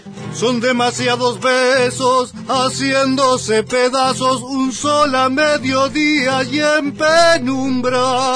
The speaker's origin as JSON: {"language": "Spanish", "region": "Buenos Aires", "country": "Argentina", "tie": "born there", "lives_now": "Gualeguaychú, Argentina", "said": "yo por eso nací en Buenos Aires, nací en Capital. Ajá. Porque ellos vivían en ese momento en Capital."}